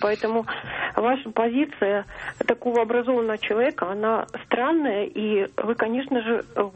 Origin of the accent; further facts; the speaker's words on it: Moscow, Russia; я из Москвы.